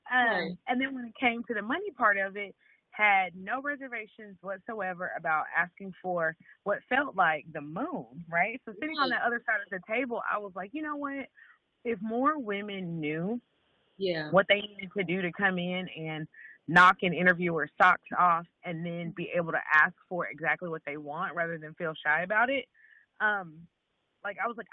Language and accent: English; Memphis, Tennessee, United States; also born or lived in Arkansas; now in Dallas, United States; So I was born in Arkansas, grew up in Memphis, Tennessee, and then have lived in Dallas.